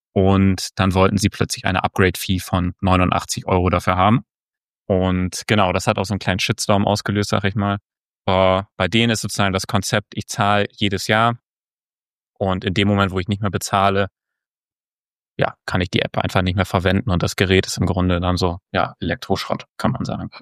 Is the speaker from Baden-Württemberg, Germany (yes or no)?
no; Nordenham, Lower Saxony, Germany; ich bin 28. Ich komme aus Nordenham. Hier sitze ich auch gerade. Ist in der Nähe von Bremen und Niedersachsen.